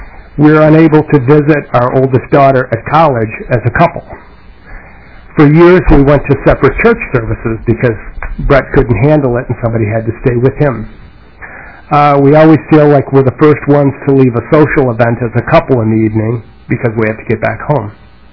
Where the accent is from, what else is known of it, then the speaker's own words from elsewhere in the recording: Plymouth, Minnesota, United States; unlike the agenda, would indicate I'm from Plymouth, not from Minneapolis.